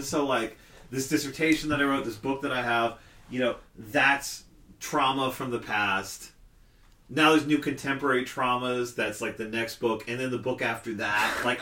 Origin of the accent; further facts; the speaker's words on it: New Jersey, United States; Because I grew up in Jersey, and he had choices.